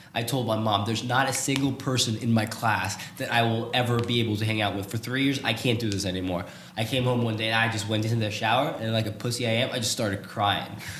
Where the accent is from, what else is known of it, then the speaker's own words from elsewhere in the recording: Sweden; I'm from Sweden.